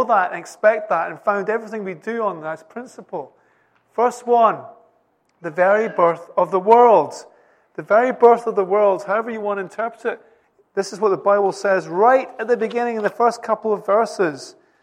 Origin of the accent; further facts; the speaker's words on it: Scotland, United Kingdom; And as a Scot, I love that word.